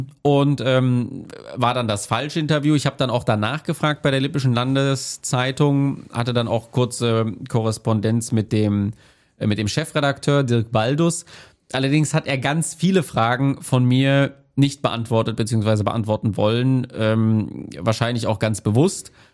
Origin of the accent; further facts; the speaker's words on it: North Rhine-Westphalia, Germany; ich komme zwar aus Ostwestfalen auch